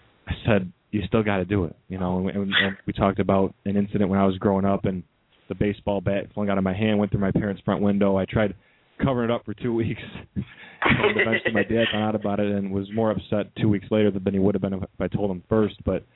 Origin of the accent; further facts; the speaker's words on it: South Lyon, Michigan, United States; my hometown of South Lyon, which is 10 to 20,000 residents